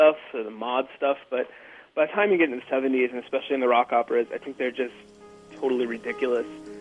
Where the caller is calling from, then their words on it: Tallahassee, Florida, United States; from Tallahassee, Florida. I'm calling about the rock opera show.